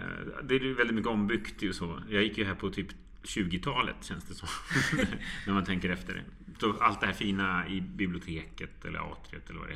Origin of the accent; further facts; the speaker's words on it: Täby, Stockholm County, Sweden; Ja, sen började med närradio hemma i Sverige när jag kom och ute i Täby där jag växte upp.